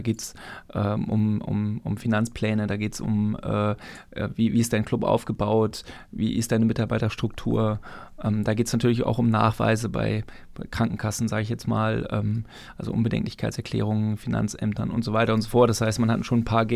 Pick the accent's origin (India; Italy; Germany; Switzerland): Germany; Bersenbrück, Lower Saxony; born there; Ich hatte vorher keinen Bezug nach Thüringen, ich komme gebürtig aus Niedersachsen.